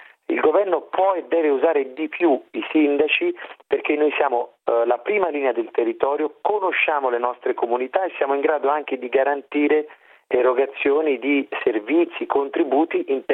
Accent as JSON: {"language": "Italian", "town": "Naples", "region": "Campania", "country": "Italy", "tie": "born there", "said": "Capisco la situazione difficile della Campania, conosco bene quella regione, sono nato a Napoli"}